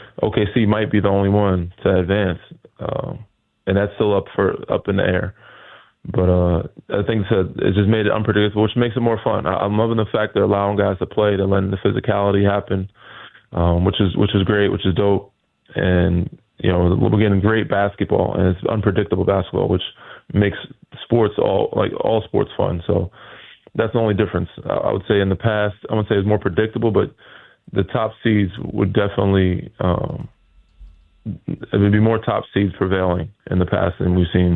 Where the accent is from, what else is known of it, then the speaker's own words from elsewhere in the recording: New York, United States; And I grew up in New York, but I was never a Knicks fan.